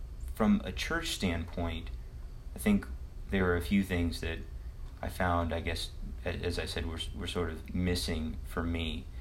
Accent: Olathe, Kansas, United States; I grew up in Olathe, Kansas.

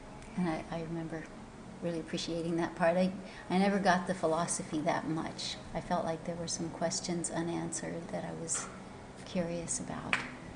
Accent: Kansas, United States; From southeast Kansas. Grew up in a little town, and my dad was the local doctor

